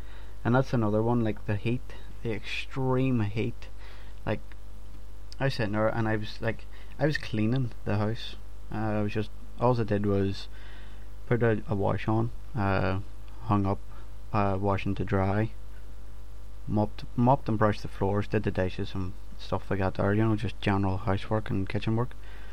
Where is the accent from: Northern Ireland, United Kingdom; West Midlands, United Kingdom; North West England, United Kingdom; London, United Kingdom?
Northern Ireland, United Kingdom; and if you've not caught on, I am from Northern Ireland.